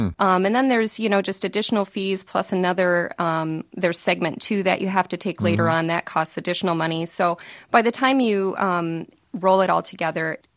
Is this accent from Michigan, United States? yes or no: yes; Michigan, United States; In my piece, I talked about Michigan, which is my home state.